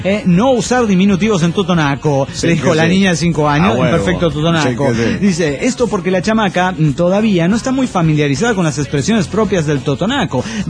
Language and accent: Spanish; El Alto, La Paz, Bolivia; del Alto de La Paz, Bolivia.